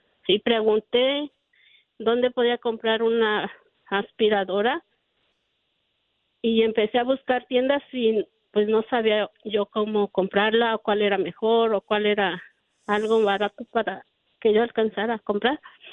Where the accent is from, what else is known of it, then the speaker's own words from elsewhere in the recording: Puebla, Mexico; Vengo del estado de Puebla.